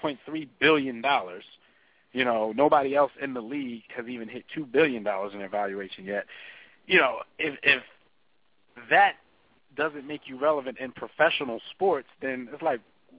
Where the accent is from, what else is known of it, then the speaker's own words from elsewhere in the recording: Philadelphia, Pennsylvania, United States; now in Washington, D.C., United States; born and raised in Philadelphia, lived in D.C. for the past 15 to 18 years